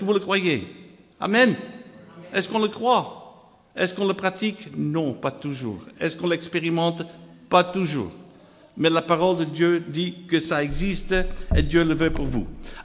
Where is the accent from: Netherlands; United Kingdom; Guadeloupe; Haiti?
Netherlands; first language Dutch; French is a second language; now in France; En anglais, en français, même en néerlandais, ma langue maternelle. Je suis de la Hollande d'origine, ce n'est pas ma faute. Mes parents étaient né là, et mes grands-parents et tout le reste.